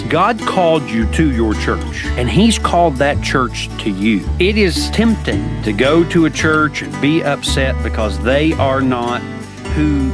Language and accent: English; Appalachia, United States; I have a PhD, and yet I am Appalachian to my core